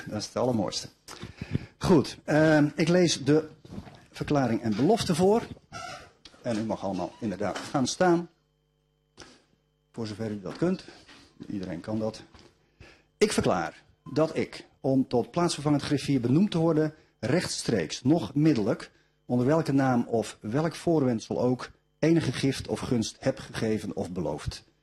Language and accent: Dutch; Leiden, South Holland, Netherlands; ik ben een Leidenaar